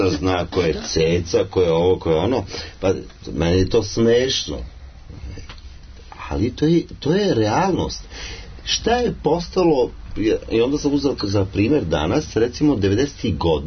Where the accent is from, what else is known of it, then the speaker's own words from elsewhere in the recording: Serbia; born there; Rođen sam u Srbiji, Švajcarac nisam